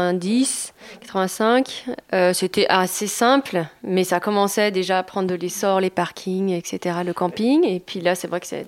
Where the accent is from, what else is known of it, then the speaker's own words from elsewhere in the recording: Auvergne-Rhône-Alpes, France; J'ai grandi en Bauges et j'ai l'impression que les choses ont bien changé.